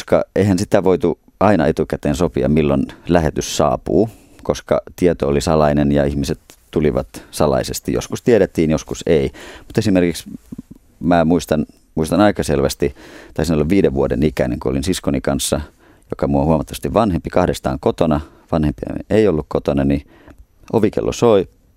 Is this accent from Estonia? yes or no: yes; Estonia; Virosta olen kotoisin.